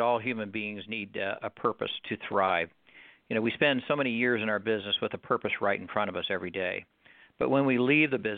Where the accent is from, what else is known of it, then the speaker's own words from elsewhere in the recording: California, United States; I grew up in Orange County and went to school at UCLA.